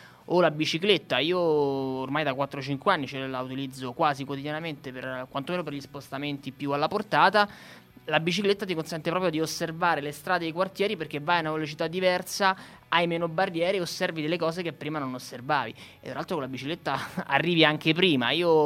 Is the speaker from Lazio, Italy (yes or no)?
yes; Rome, Lazio, Italy; noi un po' come romani siamo un po' abituati all'utilizzo eccessivo dell'automobile